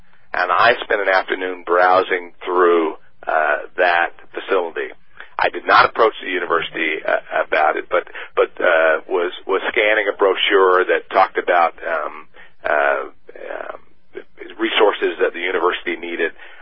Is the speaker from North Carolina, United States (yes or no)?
yes; North Carolina, United States; I grew up in Eastern North Carolina, certainly from an humble family. My father was a Baptist minister. My mother was a housewife.